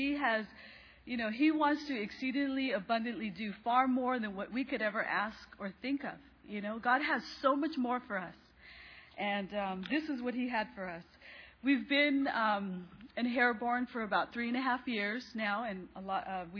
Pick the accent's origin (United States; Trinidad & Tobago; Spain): United States; Chino Hills, California; And this was the place where I grew up. And I grew up to trust the Lord